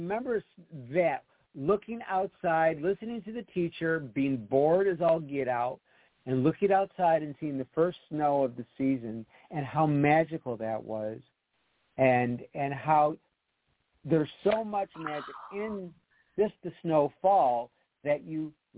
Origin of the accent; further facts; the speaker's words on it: Rochester, New York, United States; And each chapter is a memory of a Christmas memory of growing up in Rochester